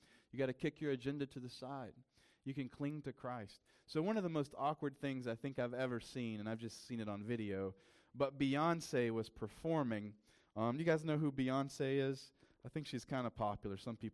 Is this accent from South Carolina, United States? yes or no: yes; South Carolina, United States; This is something from kind of my hometown. We have this beautiful mountain. You guys know I'm like a hillbilly from South Carolina, right? So this is one of our mountains. It's called Table Rock.